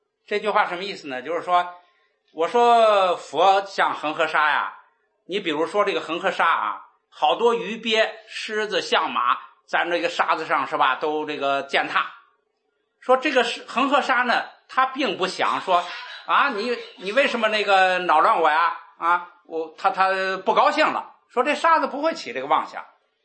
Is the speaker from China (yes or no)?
yes; China; 但是我们中国人呢，很多人呢不知道